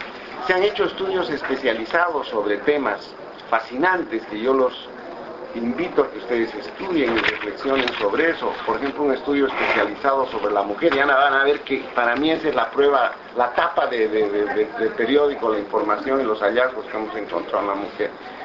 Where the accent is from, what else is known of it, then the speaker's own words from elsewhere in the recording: Bolivia; yo soy boliviano